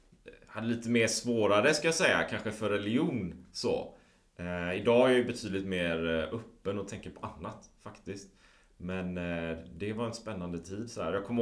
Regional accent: Sweden; vi hade ju inga högtider hemma i Sverige liksom, inte på det sättet.

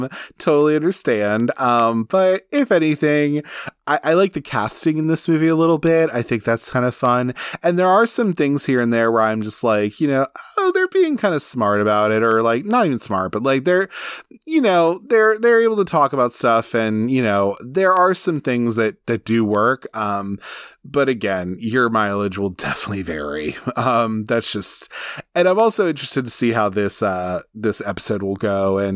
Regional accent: Baltimore, Maryland, United States; Of course, I'm from Baltimore and I live here.

